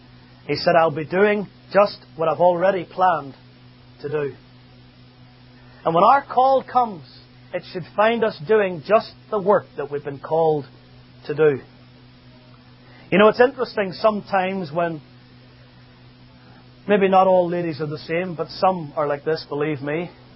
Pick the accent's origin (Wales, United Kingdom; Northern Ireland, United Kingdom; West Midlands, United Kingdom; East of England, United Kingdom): Northern Ireland, United Kingdom; Belfast; But when I was a boy growing up in Belfast